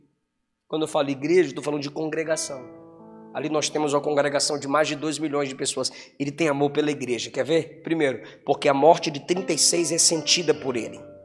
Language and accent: Portuguese; Ilhéus, Bahia, Brazil; mas eu sou baiano, uma vendinha, na rua da escola, lá em Ilhéus, Bahia.